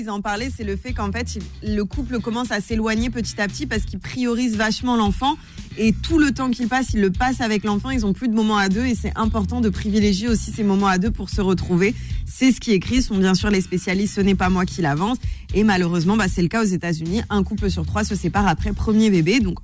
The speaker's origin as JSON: {"language": "French", "country": "France", "said": "Moi, par exemple, je suis française"}